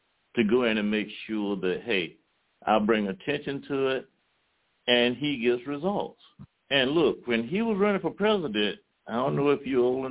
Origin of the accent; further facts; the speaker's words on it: New Orleans, Louisiana, United States; I'm like Warren, I can't understand it, but I'm from New Orleans.